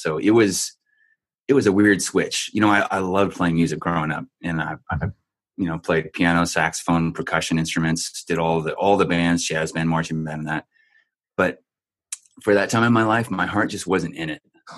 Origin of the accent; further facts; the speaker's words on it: California, United States; San Diego. Yeah. I'm from California.